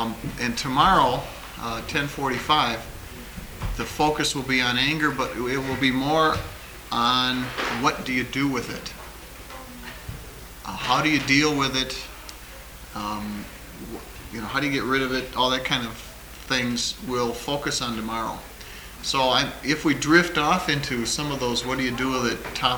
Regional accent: Minnesota, United States; and I'm from Minnesota and I'm Swedish.

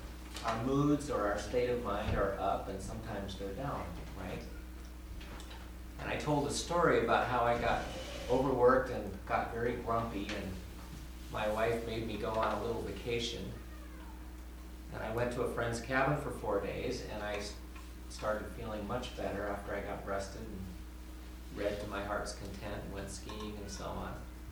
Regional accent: Colorado, United States; I'm from Colorado, and in my other life, when I'm not at Holden

